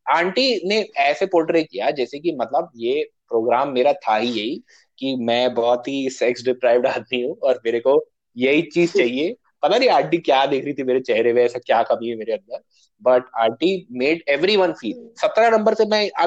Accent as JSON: {"language": "Hindi", "region": "Delhi", "country": "India", "said": "मैंने कहा हम लोग दिल्ली से हैं।"}